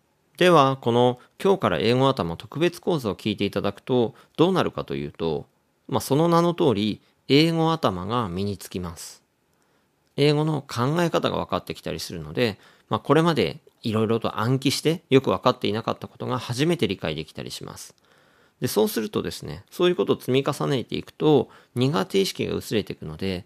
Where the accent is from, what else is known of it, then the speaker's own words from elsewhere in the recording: Hokkaido, Japan; born there; first language ja; 北海道で生まれてます。